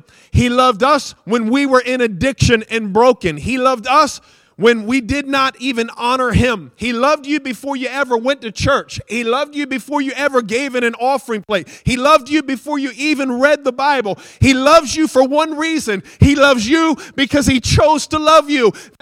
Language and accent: English; United States; Not because I'm white, not because I'm an American.